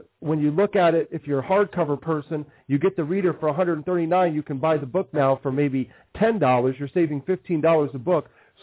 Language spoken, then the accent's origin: English; Columbus, Ohio, United States; And seeing as we're from Columbus, you know, we're kind of from the same place here in Ohio in the Midwest.